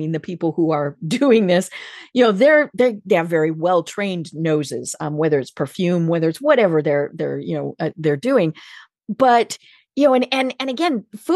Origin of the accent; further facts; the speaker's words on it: Colorado, United States; Now I'm from Colorado.